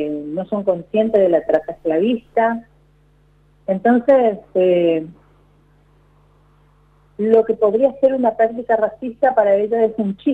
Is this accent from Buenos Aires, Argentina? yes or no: no; Chaco, Argentina; Si soy afrodescendiente, si soy argentina, soy chaqueña, sí existimos, y eso denota la existencia de mis antepasados aquí, en este suelo.